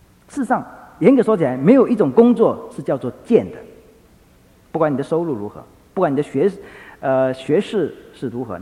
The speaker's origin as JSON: {"language": "Chinese", "country": "China", "said": "那我们中国人很习惯，你在哪里高就啊，做什么事啊等等。"}